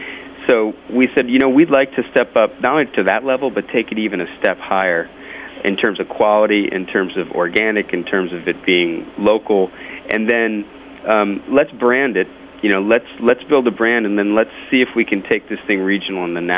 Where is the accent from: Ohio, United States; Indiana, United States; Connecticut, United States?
Connecticut, United States; Hartford; I'm from the Northeast myself. I'm from Hartford